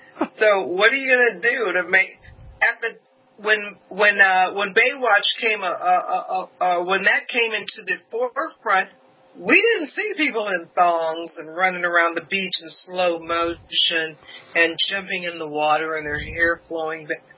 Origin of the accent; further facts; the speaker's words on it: California, United States; I'm from California. I'm from the beach area. I went to high school in the beach area